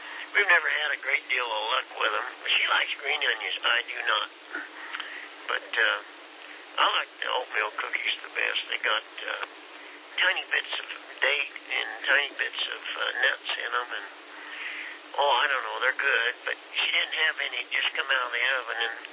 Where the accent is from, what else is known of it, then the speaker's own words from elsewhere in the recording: Kansas, United States; Well, I'm a Yank from Kansas. I guess that's what you call it, kind of in the middle.